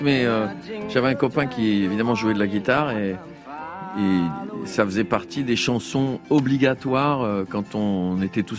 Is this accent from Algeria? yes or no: no; Bagneux, Île-de-France, France; puisque moi quand j'arrive là, je viens de Bagneux